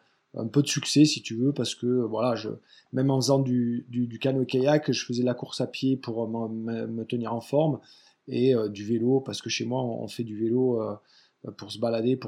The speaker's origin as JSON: {"language": "French", "town": "Embrun", "region": "Provence-Alpes-Côte d'Azur", "country": "France", "tie": "born or raised there", "said": "moi je suis originaire d'Embrun dans les Hautes-Alpes."}